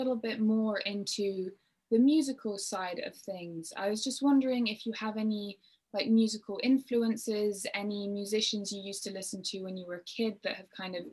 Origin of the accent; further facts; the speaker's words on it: Seychelles; I grew up in a very tropical, like, kind of island situation. I'm from the Seychelles, so East Africa